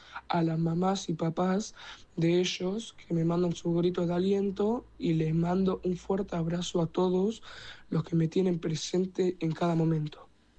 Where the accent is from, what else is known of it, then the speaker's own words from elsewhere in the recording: Tandil, Buenos Aires Province, Argentina; tengo 12 años, soy de Tandil